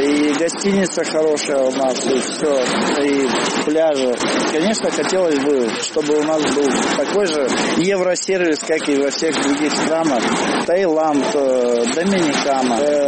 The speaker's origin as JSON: {"language": "Russian", "region": "Far East", "country": "Russia", "said": "Я с Дальнего Востока приехал."}